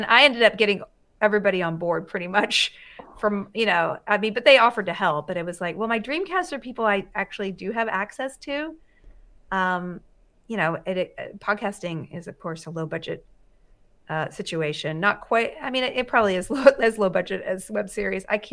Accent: Alabama, United States; I'm from Alabama

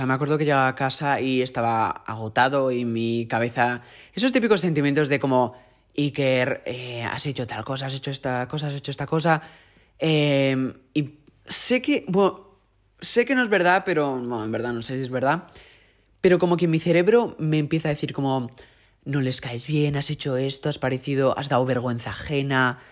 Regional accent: Mexico; now in Spain; yo cuando vine de México a España, sí, sí había nacido en España y de verano siempre venía a España también e iba al pueblo

